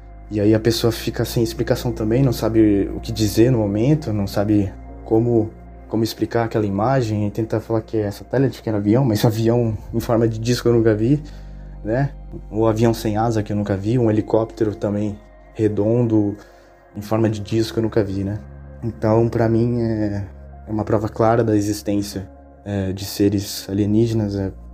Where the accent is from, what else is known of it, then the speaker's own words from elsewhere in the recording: Rio de Janeiro, Brazil; Como eu falei, a gente é do Rio de Janeiro, né.